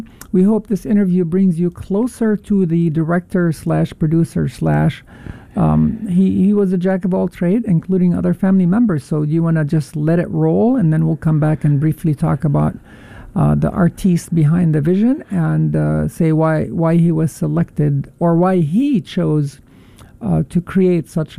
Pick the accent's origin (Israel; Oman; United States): Israel; Haifa, Haifa District; This one is shot in Israel, Haifa, my hometown.